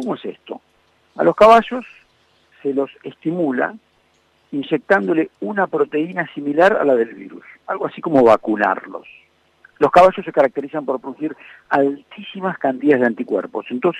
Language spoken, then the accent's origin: Spanish; Buenos Aires, Argentina; para los que somos porteños nos parecen algo tan raro